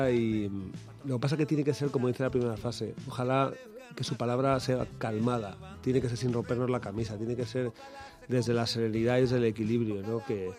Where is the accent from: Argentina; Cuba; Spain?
Spain; Madrid, Community of Madrid; accent: Madrid; ya hace muchos años que no vivo en Aluche. Pero yo a día de hoy me preguntan, ¿de qué barrio eres de Aluche?